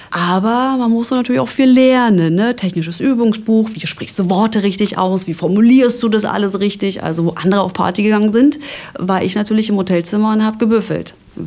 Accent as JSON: {"language": "German", "region": "Saxony", "country": "Germany", "tie": "born or raised there", "said": "es wird immer meine Heimat bleiben. Ich fühle mich pudelwohl. Wir haben Wald, wir haben, Entschuldigung, wer ist denn bitte groß geworden mit, ich glaube, 4 oder 5 Seen? Wir sind da mit Rollschuhen hingekarrt, ob das jetzt zum Knappensee war, zum Silbersee, Senftenberger See"}